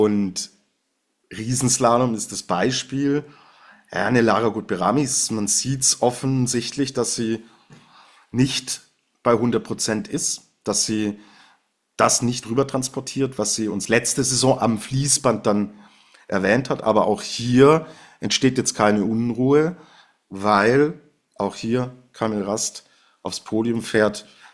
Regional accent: Switzerland; also als Schweizer Skifan wäre ich, was den Slalom der Frauen vor allen Dingen angeht, extrem happy.

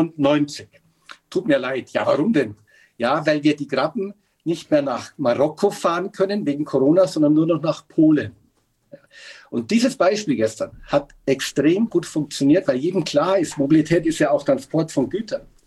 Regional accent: Bavaria, Germany; Ich als Bayer

